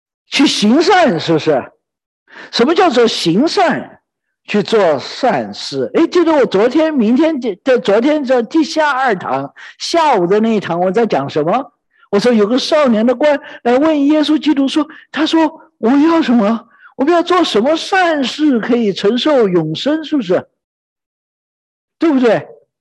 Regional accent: China; 尤其我们中国人，我们中国人的话呢都有一个大的标准呢要我们去，我们从小长大

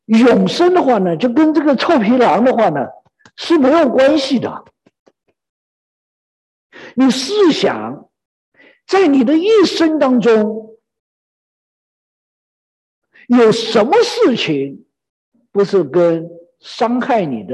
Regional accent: Chongqing, China; born there; 我是那个时候出生的，我们那时候重庆，因为重庆的那种热湿，然后呢我就病了发高烧

